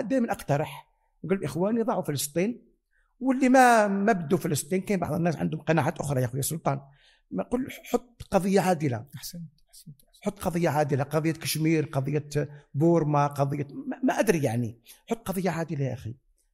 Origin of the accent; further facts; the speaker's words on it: Algeria; هنا عندنا في الجزائر نقول بأنه ثورة التحرير